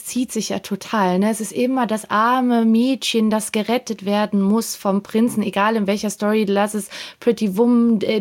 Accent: Austria; ich als Österreicherin kenne das ja auch gut

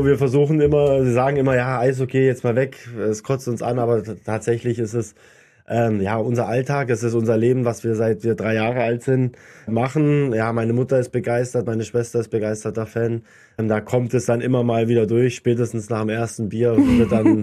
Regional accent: Baden-Württemberg, Germany; wir kommen aus dem Schwarzwald

